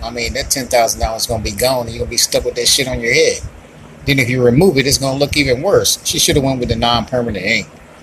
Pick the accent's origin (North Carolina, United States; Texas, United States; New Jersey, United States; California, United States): North Carolina, United States; One-time prostitution, and I'm from North Carolina.